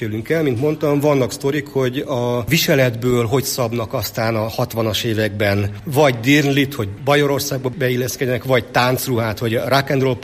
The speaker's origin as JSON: {"language": "Hungarian", "town": "Pécs", "region": "Baranya", "country": "Hungary", "said": "Az, hogy én most mi vagyok, sváb vagyok, magyar vagyok, bármi vagyok, az teljesen másodrangú. Az a lényeg, hogy pécsi vagyok"}